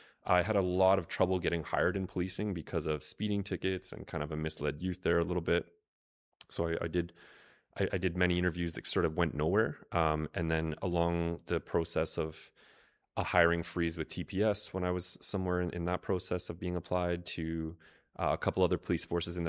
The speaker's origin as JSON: {"language": "English", "town": "Mississauga", "region": "Ontario", "country": "Canada", "tie": "born or raised there", "said": "Yeah, so I grew up in Mississauga, so just outside Toronto. I guess that's part of the GTA."}